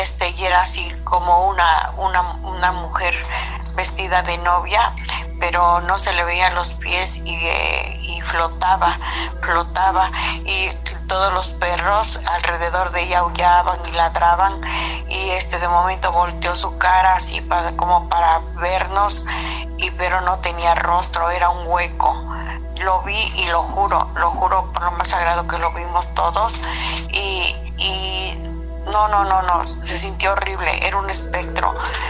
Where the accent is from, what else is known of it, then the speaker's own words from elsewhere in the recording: Ciudad Mendoza, Veracruz, Mexico; estamos en el estado de Veracruz, en Ciudad Mendoza, Veracruz, México.